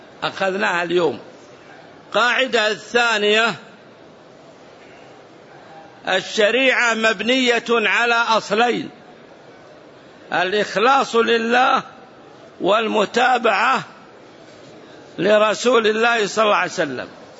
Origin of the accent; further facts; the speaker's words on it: Riyadh, Riyadh Province, Saudi Arabia; واحد عندنا في الرياض أعطاه صاحبه قرض فجحده